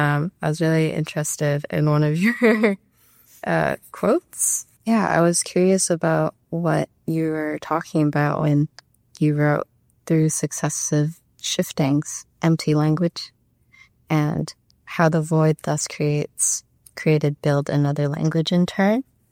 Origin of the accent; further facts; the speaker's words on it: Canada; first language Cantonese; English is a second language; I was born and raised in Canada, but my parents are from Hong Kong, so they both speak Cantonese. I'm the first child as well, so at a very technical level, like Cantonese is my first